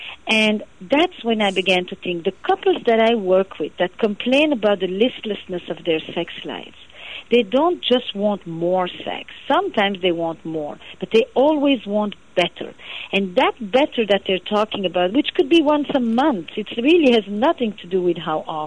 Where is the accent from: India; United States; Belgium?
Belgium; Antwerp, Flanders; I grew up in Antwerp in Belgium, and it was an entire community of Holocaust survivors.